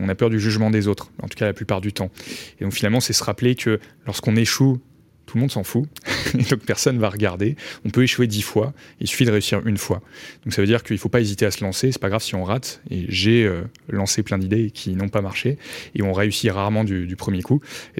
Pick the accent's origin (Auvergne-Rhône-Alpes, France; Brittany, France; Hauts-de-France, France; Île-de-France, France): Auvergne-Rhône-Alpes, France; Grenoble; Moi, je ne suis pas de Paris. À la base, je suis de Grenoble. Je fais les études en partie à Lille et à Paris.